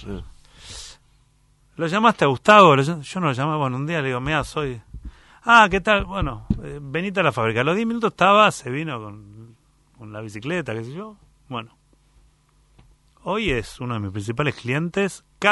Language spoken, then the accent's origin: Spanish; Buenos Aires, Argentina; yo como porteño pensaba que...